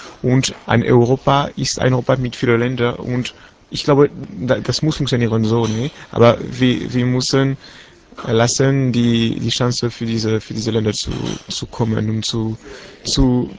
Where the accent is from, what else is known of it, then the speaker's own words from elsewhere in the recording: France; German is a second language; Wir sprechen auf Französisch, natürlich. Das ist schön, ne? Weil ich bin Franzose